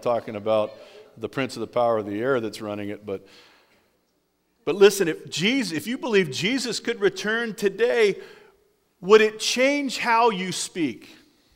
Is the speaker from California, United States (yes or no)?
yes; California, United States; I'm from California. Cars don't rust in California